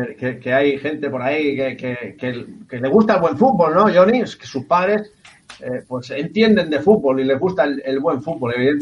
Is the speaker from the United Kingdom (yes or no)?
no; Barcelona, Catalonia, Spain; yo que soy de Barcelona